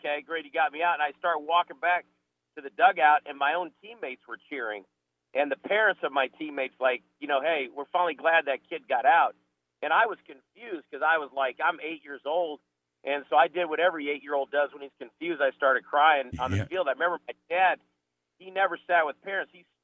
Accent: Phoenix, Arizona, United States; I was born and raised in Phoenix. I'm one of the few natives. I was born there, and I grew up in.

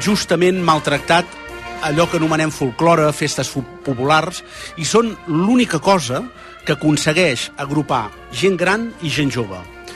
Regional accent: Mataró, Catalonia, Spain; Jo no paro de dir que sóc de Mataró

